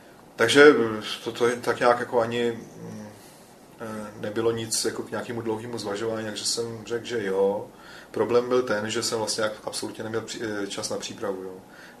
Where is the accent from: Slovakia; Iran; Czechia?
Iran; Já nevím, jestli nás zmínil jsem, že jsem to dětství strávil v Iránu.